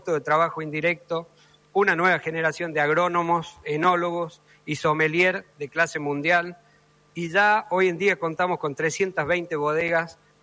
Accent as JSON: {"language": "Spanish", "town": "Chilecito", "region": "La Rioja", "country": "Argentina", "tie": "born or raised there", "said": "intendente de mi pueblo, que es Chilecito, La Rioja."}